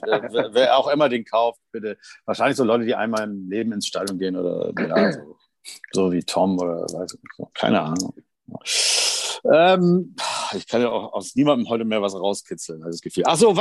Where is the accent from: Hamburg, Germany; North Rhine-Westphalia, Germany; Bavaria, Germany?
Hamburg, Germany; ich weiß nicht, hier als Hamburger, da geht man zum Osterfeuer